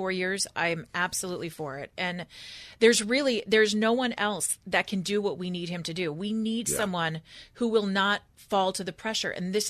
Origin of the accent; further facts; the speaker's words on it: California, United States; I see them all the time in my home state of California.